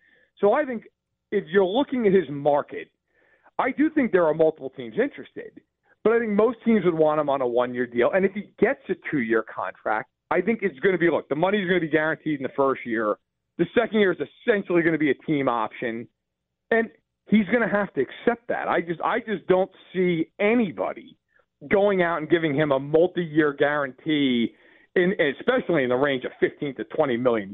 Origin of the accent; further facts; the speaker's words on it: New York, United States; now in Chicago, United States; Oh, I am now based in Chicago. I grew up in New York.